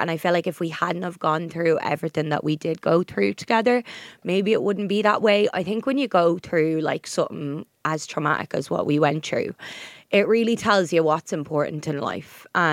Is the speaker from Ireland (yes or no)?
yes; Drogheda, Leinster, Ireland; Like, we're from Drogheda originally, but even outside of Drogheda, right?